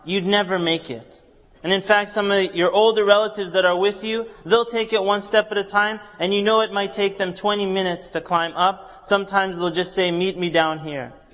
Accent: Canada; Where I grew up in Canada, we didn't have too many mountains. And in fact, when we would visit our home country of Egypt when we were young

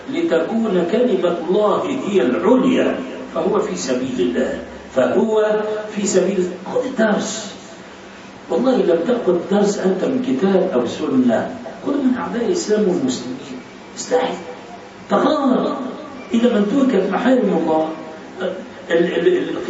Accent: Alexandria, Alexandria Governorate, Egypt; مازال في القاهرة وحي العطارين عندنا في الإسكندرية

